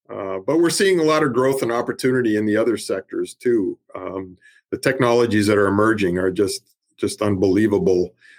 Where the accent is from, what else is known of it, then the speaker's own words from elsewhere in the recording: Ontario, Canada; now in United States; growing up in Northern Ontario, I tell people I'm from the original UP because that's kind of where I grew up.